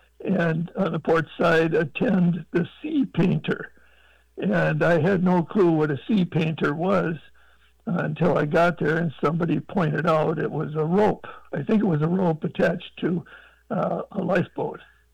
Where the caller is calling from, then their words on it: Bismarck, North Dakota, United States; I'm from Bismarck, North Dakota.